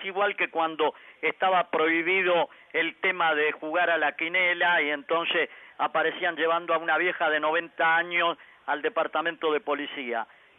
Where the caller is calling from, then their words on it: Madero, Buenos Aires Province, Argentina; de Madero. Gracias.